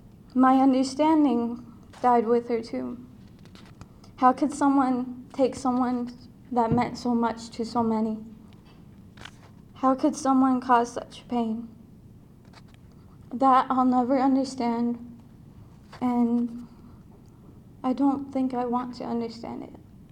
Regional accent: Rosebud Reservation, South Dakota, United States; I'm from the Rosebud Reservation and go to TCHS, Todd County High School.

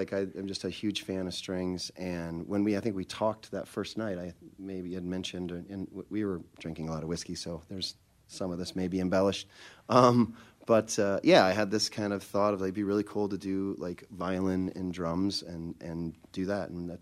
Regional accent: Iowa, United States; also born or lived in Chicago; Iowa is my home base now. I was in Chicago for about 18 years. I grew up basically in Iowa

